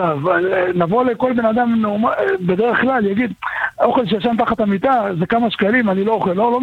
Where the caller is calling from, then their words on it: Jerusalem, Jerusalem District, Israel; מירושלים.